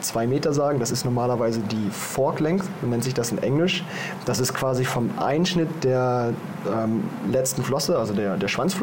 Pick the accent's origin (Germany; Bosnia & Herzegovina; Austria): Germany; wie du schon sagst, ich komme aus Deutschland.